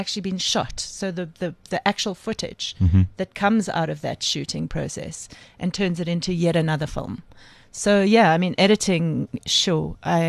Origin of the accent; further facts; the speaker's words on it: South Africa; But it's also, I think it's what makes us as South African filmmakers creative.